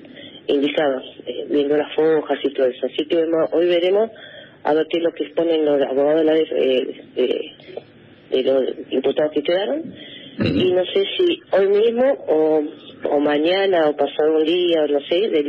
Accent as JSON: {"language": "Spanish", "town": "Bariloche", "region": "Río Negro", "country": "Argentina", "tie": "born or raised there", "said": "Bueno, yo soy de Río Negro, nací en Bariloche, pero bueno, toda mi vida vivo acá, así que, bueno, soy rionegrina."}